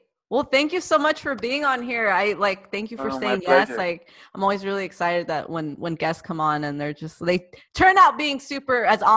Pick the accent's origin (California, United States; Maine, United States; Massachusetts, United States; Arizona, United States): Arizona, United States; Yeah, because I'm from Arizona.